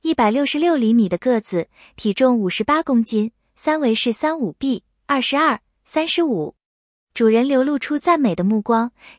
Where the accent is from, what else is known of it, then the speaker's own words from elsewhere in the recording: Chongqing, China; 我是重庆人，从小在这里长大的，没有出过远门。